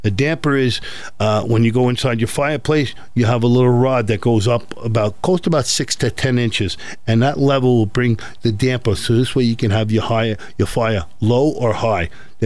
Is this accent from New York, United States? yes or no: yes; New York, United States; moved away; Well, I'm originally here from New York. I've been out here for the last 9 years. And I'm sorry if I can't get rid of this accent, but it's here to stay.